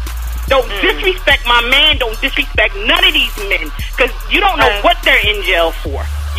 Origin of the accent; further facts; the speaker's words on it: New Jersey, United States; I'm from Jersey. I'm from North, baby.